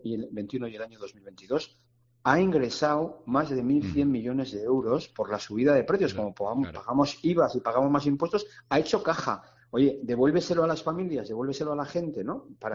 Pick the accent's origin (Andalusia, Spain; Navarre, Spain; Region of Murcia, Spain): Navarre, Spain; somos los navarros, los españoles